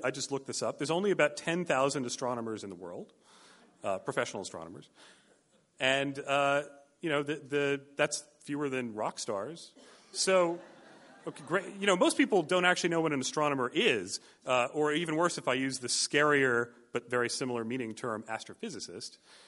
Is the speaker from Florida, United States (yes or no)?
no; New York, United States; But I grew up outside of New York City, and there wasn't actually a lot to see there.